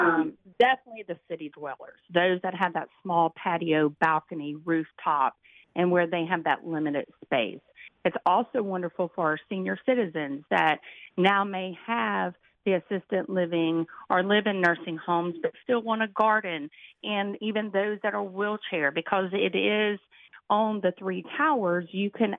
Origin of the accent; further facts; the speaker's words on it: Louisiana, United States; we're from Louisiana, so I think our spring and summer go year-round pretty much